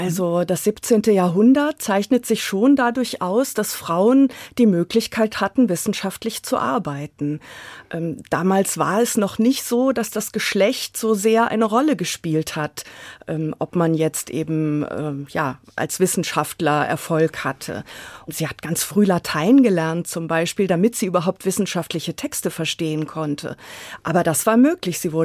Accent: Emden, Lower Saxony, Germany; now in Frankfurt, Germany; Ich komme aus Ostfriesland, ganz genau aus Emden, also einer sehr schönen kleinen Stadt an der Nordseeküste.

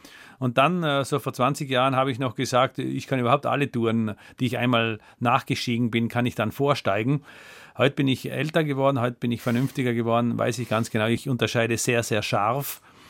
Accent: Italy; die Dolomiten schauten bei mir zu Hause im Kinderzimmer rein.

